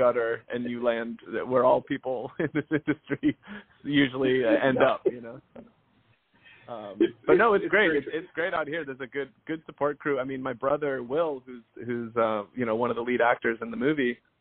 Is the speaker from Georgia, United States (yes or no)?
yes; Atlanta, Georgia, United States; now in Los Angeles, United States; I grew up in Georgia in the, right outside